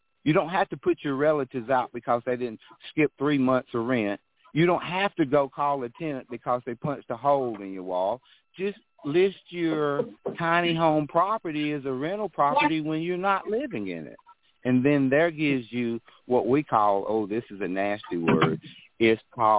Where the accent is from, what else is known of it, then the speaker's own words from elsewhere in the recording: Helen, Georgia, United States; In my community, I live in the Northeast Georgia Mountains. I hate labels, but they labeled my hometown Helen, Georgia. It's a Bavarian village built in the heart of the Chattahoochee National Forest.